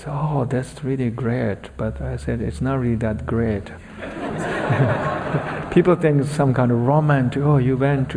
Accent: Tibet, China; tell them I'm from Tibet, I went to monastery.

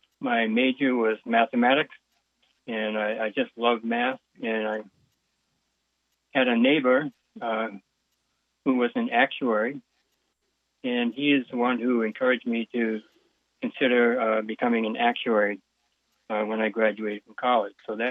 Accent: Wellesley, Massachusetts, United States; born in 1945. My parents were married, and their first home was here in Wellesley, Massachusetts, on Kirkland Circle. And I grew up in this town all the way until I went to Colby College at the age of 18 in Waterville, Maine.

